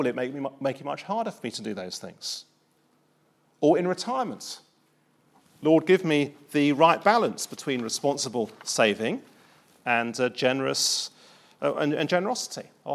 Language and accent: English; South West England, United Kingdom; I am Cornish, by the way. You might not have worked that out, but I am Cornish.